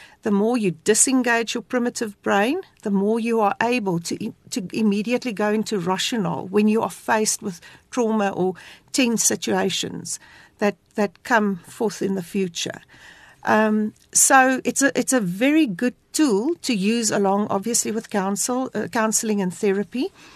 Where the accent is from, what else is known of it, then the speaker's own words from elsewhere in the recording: South Africa; being in South African, we have a lot of trauma in terms of car hijackings